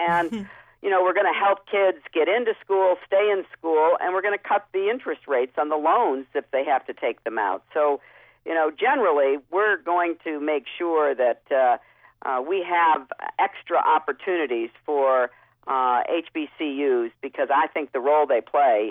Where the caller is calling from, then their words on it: New York, United States; I'm calling from New York.